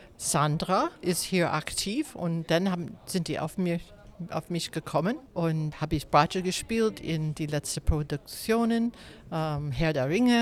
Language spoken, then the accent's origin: German; Hollywood, California, United States; Ich bin Geigerin, ich komme aus Hollywood, spiele auch Bratsche und Jazz.